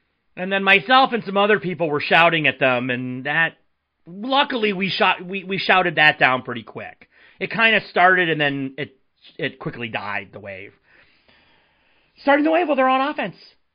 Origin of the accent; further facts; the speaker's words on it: Marquette, Michigan, United States; I'm from Marquette. I think he was at NMU when I was in Marquette.